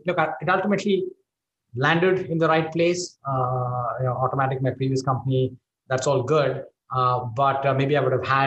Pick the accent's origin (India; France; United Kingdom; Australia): India; moved away as an adult; now in United States; I grew up in India, and I'm an engineer by training. And you know, I worked for a few years in India as a software engineer